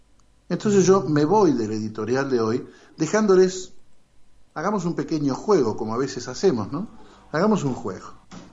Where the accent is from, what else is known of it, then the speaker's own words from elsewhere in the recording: Argentina; dijimos que somos argentinos